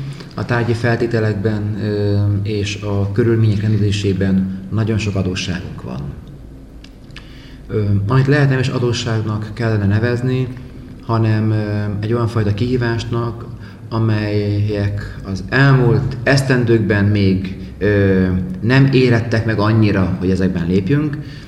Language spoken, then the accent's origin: Hungarian; Nagyecsed, Szabolcs-Szatmár-Bereg, Hungary; also born or lived in Mátészalka; Ráadásul én Nagyecserről származok, és Máté Szalkán is éltem